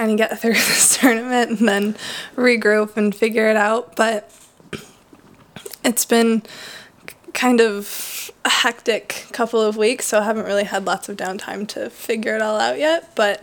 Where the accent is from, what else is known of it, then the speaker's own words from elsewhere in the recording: United States; But I grew up in the States where we don't really have red clay.